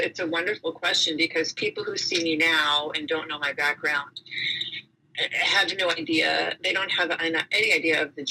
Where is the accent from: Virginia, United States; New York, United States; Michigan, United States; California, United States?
California, United States; San Diego; I grew up here in San Diego. Very uneventful childhood with a mom and a dad and a dog and in the suburbs